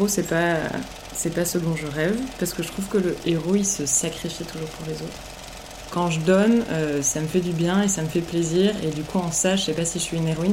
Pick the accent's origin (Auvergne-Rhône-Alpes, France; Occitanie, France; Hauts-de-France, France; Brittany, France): Occitanie, France; Parce que comme je venais d'un village en Aveyron, j'avais trop envie aussi de retrouver un territoire où il y aurait un peu cette ambiance village.